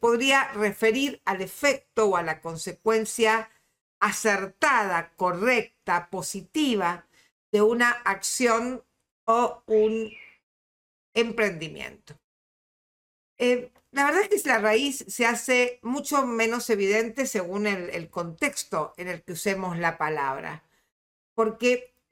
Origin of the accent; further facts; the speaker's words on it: Argentina; Quienes somos argentinos